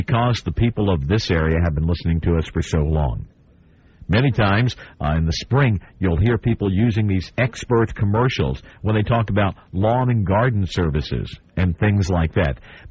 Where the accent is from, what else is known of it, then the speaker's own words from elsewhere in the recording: Owensboro, Kentucky, United States; We've done just that in my hometown of Owensboro, Kentucky